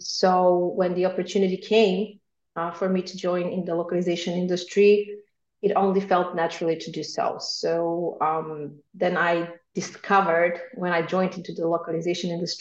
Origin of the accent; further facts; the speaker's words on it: North Macedonia; first language Macedonian; English is a second language; moved away as an adult; now in Poland; I speak Macedonian because this is my native language, and I live for 13 years here in Poland.